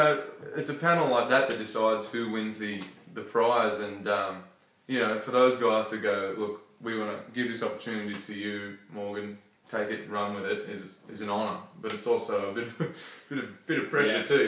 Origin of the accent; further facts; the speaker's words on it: Newcastle, North East England, United Kingdom; I grew up in Newcastle.